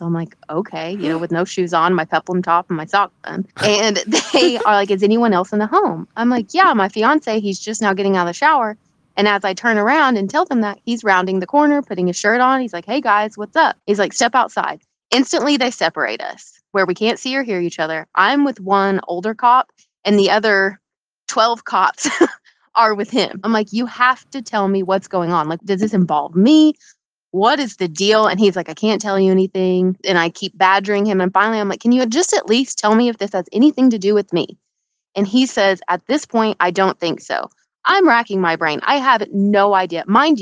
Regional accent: Muskogee, Oklahoma, United States; I am from Muskogee, Oklahoma.

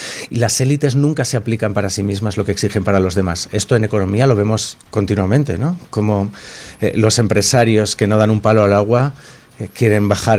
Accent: Basque Country, Spain; era parte en Euskadi, de donde vengo yo, que el hermano progenitor heredase el baserri, el segundo fuera el cura que va al seminario y el tercero fuera América.

